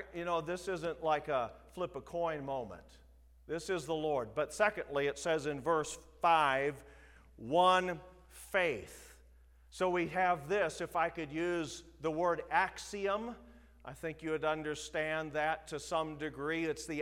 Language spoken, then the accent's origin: English; South Dakota, United States; I know I'm from South Dakota, so you can treat me like a Southerner.